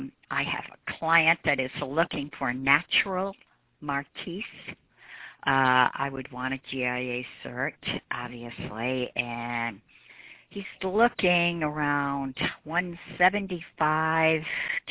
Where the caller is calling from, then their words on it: Westerly, Rhode Island, United States; I'm calling from Westerly Jewelry Company in Westerly, Rhode Island